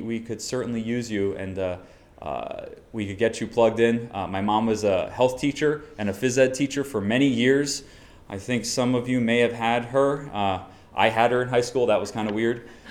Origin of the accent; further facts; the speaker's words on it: East Patchogue, New York, United States; A little history, I grew up in East Patchogue. I attended the South Country School District.